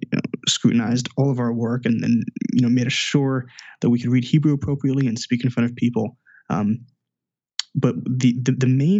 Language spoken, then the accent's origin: English; New York, United States; So I was born as a Kohanim, and two as a New Yorker or an American.